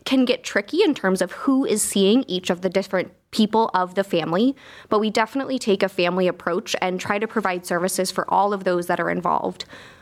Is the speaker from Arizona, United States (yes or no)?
yes; Arizona, United States; now in Cleveland, United States; Yeah, so originally I hail from Arizona, actually